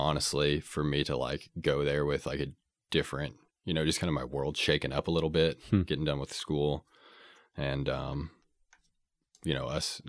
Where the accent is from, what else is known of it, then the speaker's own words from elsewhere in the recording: Paola, Kansas, United States; I'm from Paola, Kansas, so a little bit further south of Kansas City.